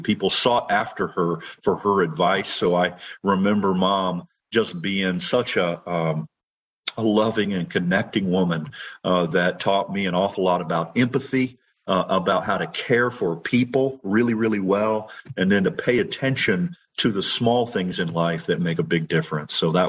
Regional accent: Anderson, Indiana, United States; I grew up in Anderson, Indiana. It was a middle-class existence. My dad worked for General Motors. My mom was a nurse for a local ophthalmologist. So I had a pretty good upbringing in Anderson.

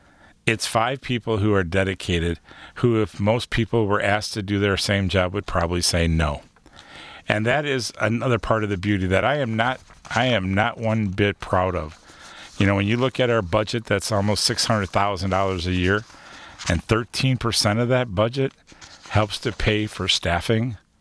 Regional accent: Farmington Hills, Michigan, United States; I can tell you with all honesty, growing up in Farmington Hills, I had friends that did the same thing I did.

